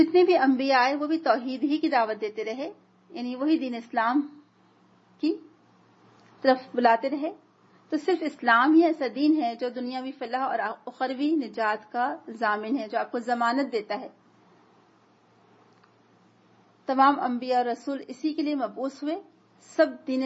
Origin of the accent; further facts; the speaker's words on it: India; میں نے کہا انڈیا سے ہیں